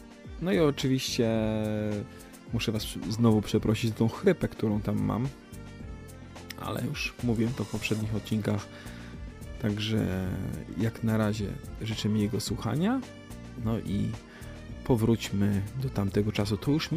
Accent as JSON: {"language": "Polish", "town": "Grudziądz", "region": "Kuyavian-Pomeranian Voivodeship", "country": "Poland", "moved": "yes", "said": "Znaczy, ja pochodzę z Grudziądza, już długo tam nie mieszkam, ale ze starych czasów grudziąskich pamiętam dużo rzeczy."}